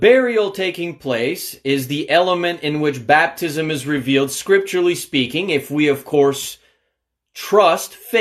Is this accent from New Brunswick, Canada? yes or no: yes; New Brunswick, Canada; as one who has been born and raised in New Brunswick, Canada.